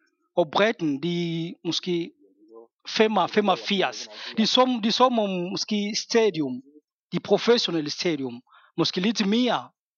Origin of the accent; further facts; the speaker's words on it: DR Congo; Danish is a second language; now in Denmark; vi arbejder i Afrika, i Kongo, hvor jeg kommer fra.